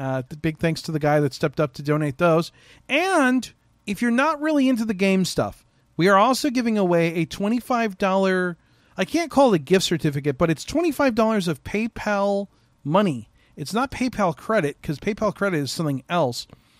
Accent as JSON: {"language": "English", "town": "Chicago", "region": "Illinois", "country": "United States", "tie": "born or raised there", "said": "I grew up in Chicago. I have lived my entire life up until this point in Chicago, so that's my team."}